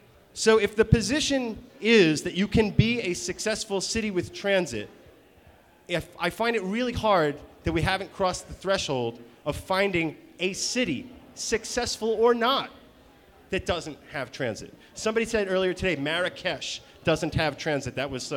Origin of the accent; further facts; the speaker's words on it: New York, United States; And you might associate me with the fact that I'm from New York, and so I use transit